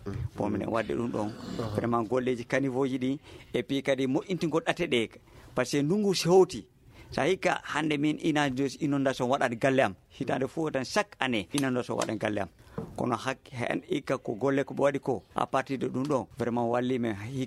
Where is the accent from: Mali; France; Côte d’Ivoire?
Mali; Kokofata, Kayes; Je suis natif de Kokofata.